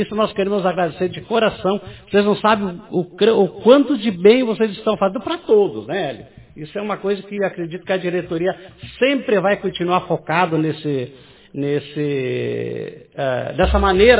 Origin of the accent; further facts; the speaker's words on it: Machadinho, Rio Grande do Sul, Brazil; Que eu não sou daqui, eu sou de Machadinho, né? Eu sou estrangeiro em Iraí, como se diz, né?